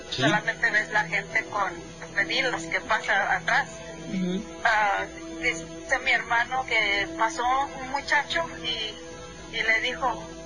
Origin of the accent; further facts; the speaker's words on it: San Luis Potosí, Mexico; Nosotros somos originarios de San Luis Potosí.